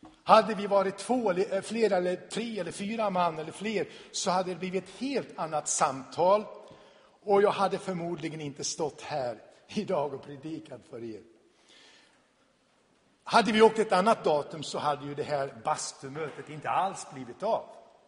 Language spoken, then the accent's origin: Swedish; Borlänge, Dalarna County, Sweden; eftersom vi båda kommer från Borlänge, jag vill inte skryta men jag är faktiskt från Borlänge